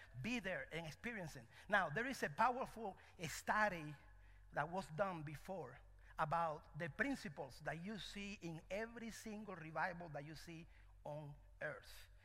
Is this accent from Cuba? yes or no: yes; Cuba; English is a second language; now in United States; So, translation, I'm from Cuba. Hello, I'm Cuban, so I'm here as a missionary